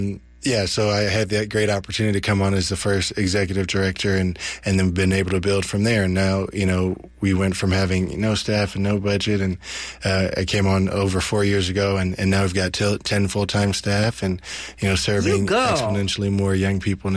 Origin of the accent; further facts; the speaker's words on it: Oakland, California, United States; So I grew up actually in Oakland, deeply concerned about access to opportunity. And I went to Oakland schools, kindergarten through eighth grade